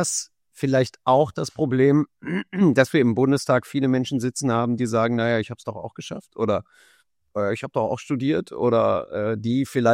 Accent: North Rhine-Westphalia, Germany; ich bin ein Kind des Ruhrgebiets

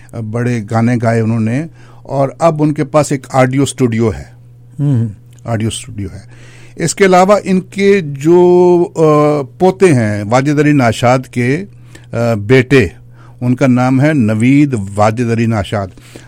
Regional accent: Pakistan; اب ہم پاکستان میں پیدا ہوئے, پاکستان میں بڑے ہوئے, ہمیں اب بھی پاکستان کی کھینچ آتی ہے, ہمیں اس مٹی کی یاد آتی ہے.

